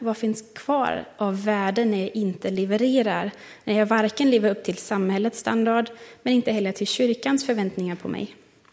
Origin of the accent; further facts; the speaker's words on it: Germany; now in Sweden; Jag är tysk. Jag är teologistudent. Utvandrare. Invandrare. Hyresgäst. Jag är kristen.